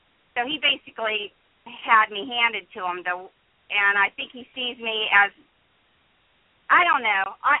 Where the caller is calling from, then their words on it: New Jersey, United States; I'm calling from New Jersey.